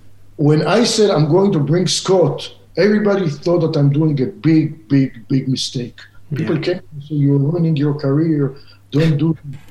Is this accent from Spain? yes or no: no; Israel; also born or lived in Southern California; growing up in Israel, then living in Southern California